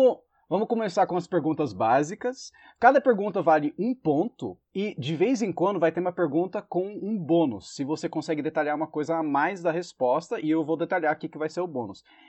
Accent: Brazil; Eu sou um brasileiro, mas eu cresci bilíngue, então se o meu português dá uma travada, por favor, me perdoa.

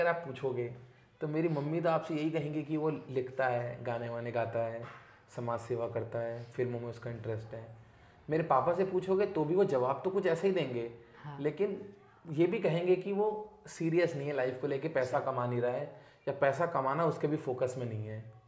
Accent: Haldwani, Uttarakhand, India; मैं हल्द्वानी में पैदा हुआ और हल्द्वानी में मैंने उस माहौल में लिखना, पढ़ना, सिनेमा रिव्यूज़ ये सब शुरू करे

